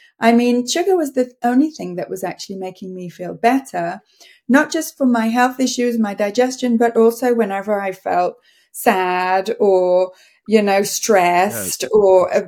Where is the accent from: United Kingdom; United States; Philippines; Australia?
United Kingdom; Coventry, West Midlands; now in Canada; Well, I grew up in Coventry. I went to university at the University of York, and my dad lived in Devon, so I spent most of my summers in the Southwest.